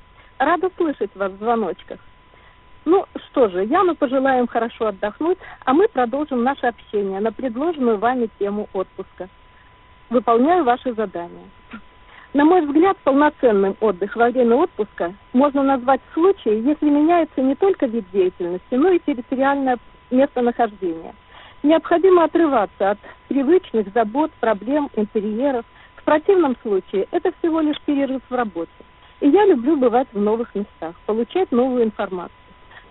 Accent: Kaliningrad, Kaliningrad Oblast, Russia; born there; я родилась у моря в Калининграде.

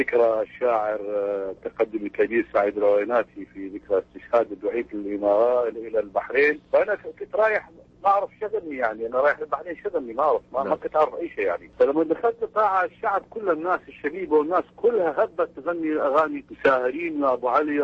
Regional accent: Iraq; moved away as an adult; أنا طيلة خروجي من العراق مجبرا

